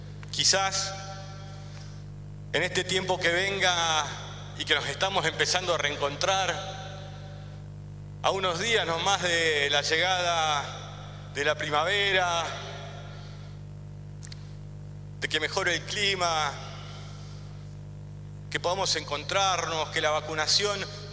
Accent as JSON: {"language": "Spanish", "country": "Argentina", "said": "en el que como argentinos y argentinas nos habíamos acostumbrado a pasar varias crisis"}